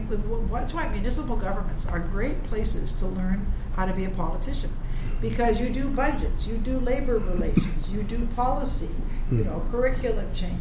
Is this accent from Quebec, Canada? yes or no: no; British Columbia, Canada; I was the first Prime Minister born and raised in British Columbia